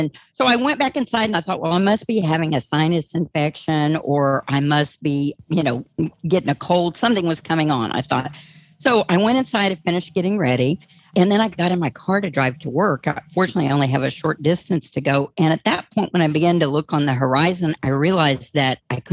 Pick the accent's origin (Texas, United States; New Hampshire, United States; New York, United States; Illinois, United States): Texas, United States; now in Wisconsin, United States; I'm from Texas, so you probably picked that up on the accent. But I've lived in Wisconsin two separate times for about 10 years